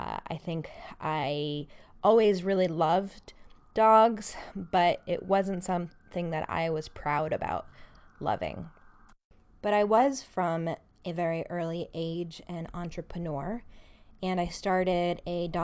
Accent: Manhattan, New York, United States; And it's true that maybe things would have been different if I'd grown up somewhere else, but I grew up in Manhattan.

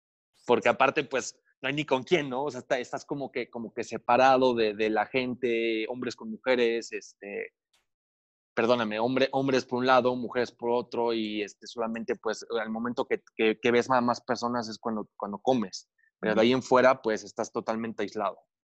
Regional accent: Mexico; soy mexicano, ¿no? Que como que nos encanta el tema de las reuniones

